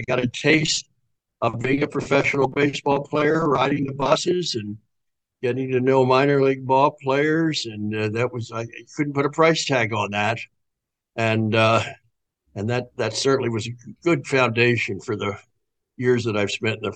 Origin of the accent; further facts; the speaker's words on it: Wilmington, Delaware, United States; moved away as an adult; I left Wilmington, Delaware, my hometown, went to Wake Forest University.